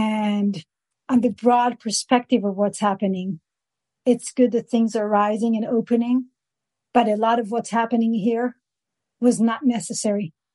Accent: Jerusalem, Jerusalem District, Israel; I just know I had to be born here. I was born and raised in Jerusalem.

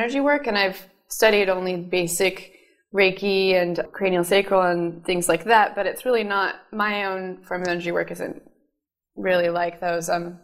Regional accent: California, United States; born there; now in Fairfield, United States; I was born in California, and I came here 5 years ago for MUM.

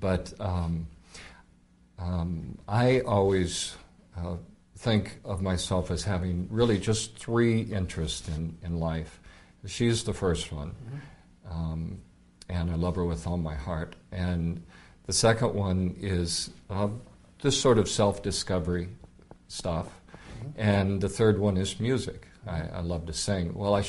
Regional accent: West Coast, United States; also born or lived in Seattle / Fairfield, Iowa; I was born in Seattle. I was raised on the West Coast. And, of course, I came to Fairfield with everybody else in the late 70s.

